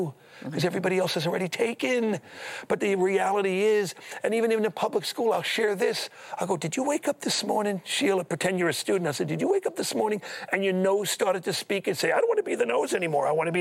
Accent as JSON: {"language": "English", "town": "Brooklyn", "region": "New York", "country": "United States", "said": "I'm from Brooklyn. I can't use words like this."}